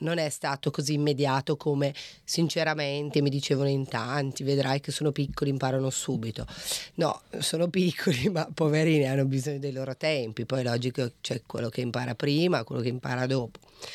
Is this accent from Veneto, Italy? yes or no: no; Piedmont, Italy; moved away as an adult; now in Australia; Io piemontese, lui bolognese doc.